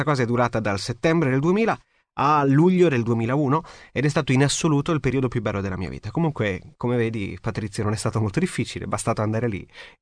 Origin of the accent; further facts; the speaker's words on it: Milan, Lombardy, Italy; accent: Lombard; io sono nato e cresciuto a Milano. C'è da dire la verità che i miei genitori in realtà sono meridionali, almeno in famiglia non si è mai parlato il milanese